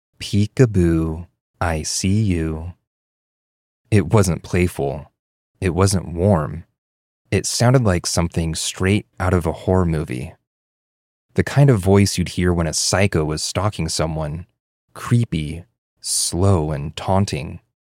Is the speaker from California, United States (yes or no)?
yes; San Jose, California, United States; I grew up in the Bay Area, specifically in San Jose.